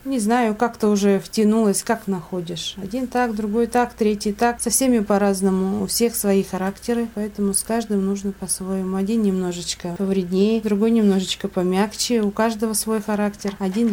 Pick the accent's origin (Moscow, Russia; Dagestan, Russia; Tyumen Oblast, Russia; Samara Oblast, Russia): Tyumen Oblast, Russia; Aleksandrovka; родилась в Александровке, Сладковского района. Сколько есть лет, столько здесь и живу.